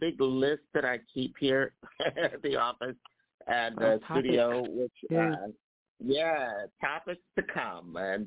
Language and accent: English; Philadelphia, Pennsylvania, United States; And as a little child growing up in Philadelphia, Pennsylvania, it was really cold in February.